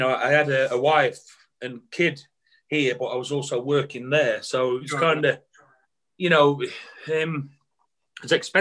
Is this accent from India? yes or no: no; United Kingdom; You know, being the Brit hooligan.